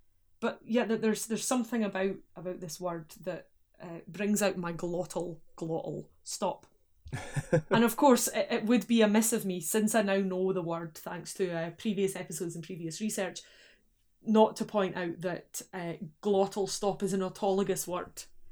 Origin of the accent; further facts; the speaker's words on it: Scotland, United Kingdom; I'm from Scotland.